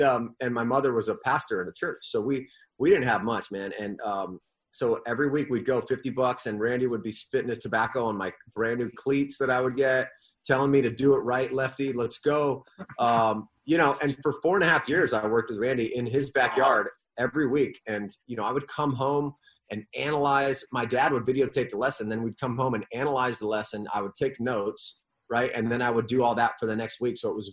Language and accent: English; La Mesa, California, United States; I remember I grew up right in La Mesa, right off the 8 highway there.